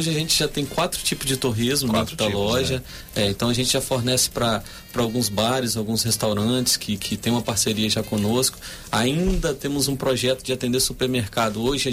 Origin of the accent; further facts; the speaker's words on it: Vitória, Espírito Santo, Brazil; also born or lived in Colatina; Mas a gente sempre morou aqui em Vitória, nós moramos um ano só em Colatina. E depois a nossa vida foi toda aqui em Vitória. Vitória não, Cariacica e depois Jacaraípe